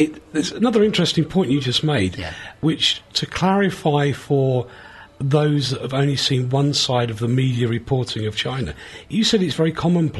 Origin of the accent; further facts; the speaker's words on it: England, United Kingdom; But please respect, I'm English, which means I learn very little in terms of languages.